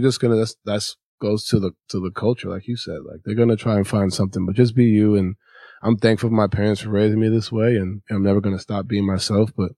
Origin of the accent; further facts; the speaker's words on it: New York, United States; And then Carmelo Anthony, who I'm obviously from New York, and he's Nick great.